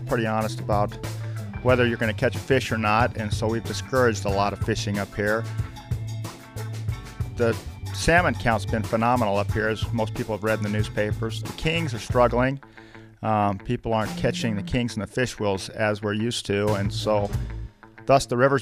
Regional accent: Wyoming, United States; We have 5 children, and we're from Wyoming, and we found it on the internet.

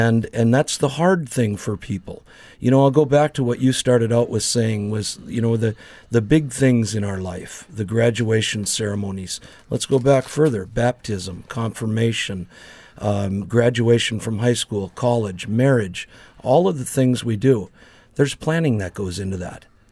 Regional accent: Crookston, Minnesota, United States; my hometown of Crookston, Minnesota

